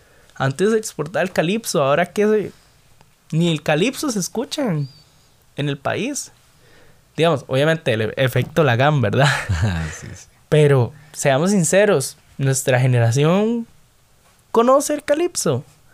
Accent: Costa Rica; como costarricenses que somos, mae, no tenemos de dónde agarrarnos

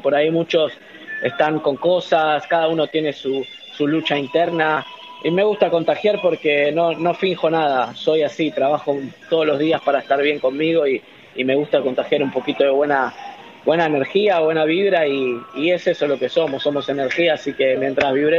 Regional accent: Argentina; accent: Argentine; No hablo como mexicano, hablo como argentino, pero con el español argentino...

